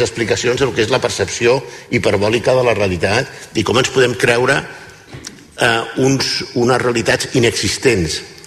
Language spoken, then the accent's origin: Catalan; Catalonia, Spain; com a català